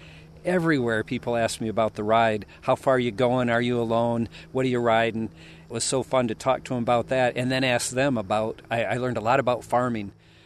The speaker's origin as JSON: {"language": "English", "town": "Kalamazoo", "region": "Michigan", "country": "United States", "said": "I'm from Kalamazoo, Michigan."}